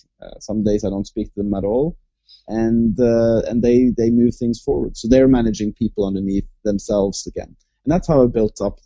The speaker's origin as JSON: {"language": "English", "country": "Norway", "second_language": "English", "said": "So, I'm from Norway"}